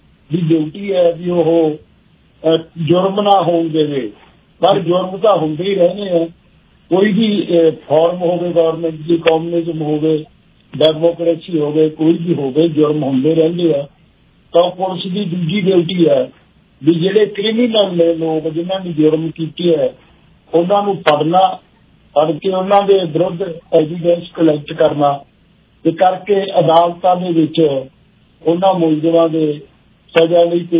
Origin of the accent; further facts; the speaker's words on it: Bhotna, Punjab, India; ਮੇਰਾ ਜਨਮ 1952 ਦਾ ਬਰਨਾਲੇ ਕੋਲੇ ਪਿੰਡ ਦਾ ਭੋਤਨਾ